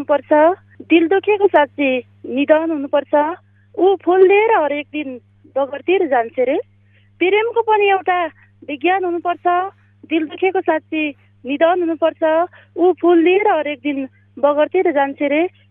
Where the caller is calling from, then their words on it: Karnali Province, Nepal; म चाहिँ सिङ्गर गाउँपालिका 3 मटेलाबाट